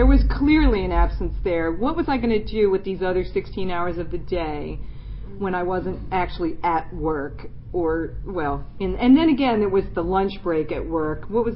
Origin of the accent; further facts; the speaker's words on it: Glen Burnie, Maryland, United States; whatever you called it in your neighborhood, but I'm from Glen Burnie and we called it green.